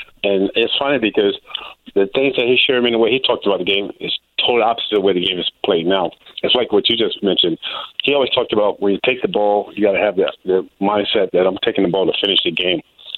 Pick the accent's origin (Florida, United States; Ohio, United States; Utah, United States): Florida, United States; Tampa; Growing up in Tampa, Florida, the Reds had spring training there during the 60s and 70s, so went to a lot of spring training games, a lot of their Class A team games as well.